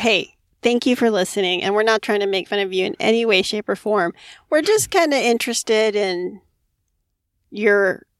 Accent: Hawaii, United States; I'm a Hawaiian girl.

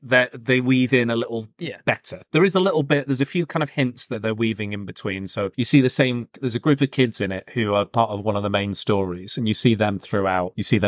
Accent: Blackpool, North West England, United Kingdom; I can say Blackpool people are scum because I'm from Blackpool.

